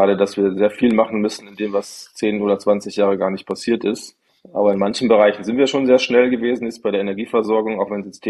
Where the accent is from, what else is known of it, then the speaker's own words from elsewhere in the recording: Bavaria, Germany; Ich komme ja aus Bayern, da sind die 4 Landkreise mit der schlechtesten Anbindung Deutschlands.